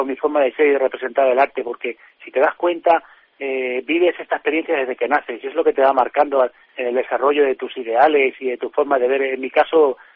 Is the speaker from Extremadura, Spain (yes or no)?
yes; Zarza de Montánchez, Extremadura, Spain; Yo procedo de Zarza de Montanche, ¿vale? Está aproximadamente a 30 kilómetros de Cáceres, ¿vale? Y es un paraíso natural